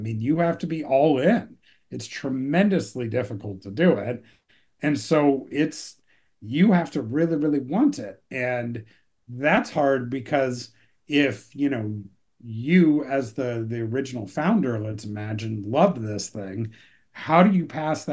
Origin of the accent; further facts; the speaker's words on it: California, United States; So I grew up in Silicon Valley, and sort of the culture of, growing up there was that the kids, were largely encouraged to change the world.